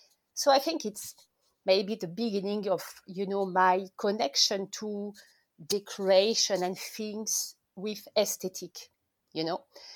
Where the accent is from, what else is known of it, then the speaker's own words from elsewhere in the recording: France; accent: French; English is a second language; you notice I'm French. My accent is very French. So I apologize, first of all, for all the people who are listening, and I hope you will understand me.